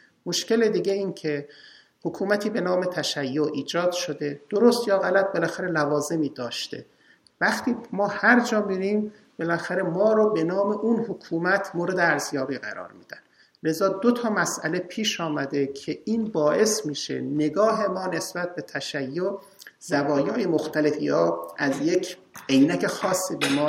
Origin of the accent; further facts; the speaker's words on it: Iran; اولین چیزی که از آدم سوال میکنن خب اهل کجا هستی؟ بلافاصله تو میگی ایرانی هستم،